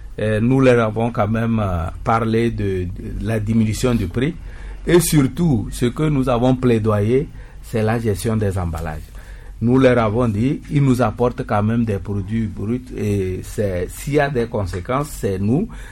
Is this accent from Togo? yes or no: yes; Togo; Chez nous, au Togo